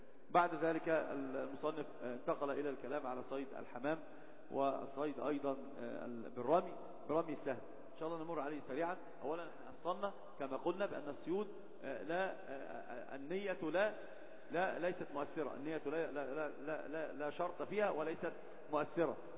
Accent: Alexandria, Alexandria Governorate, Egypt; عندنا في اسكندريه في داون تاون

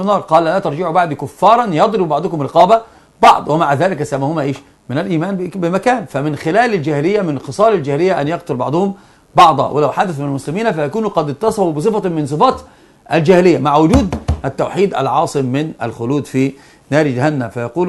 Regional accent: Egypt; طبعا عندنا في مصر بالذات الخطا الفاحش الذي نقع فيه

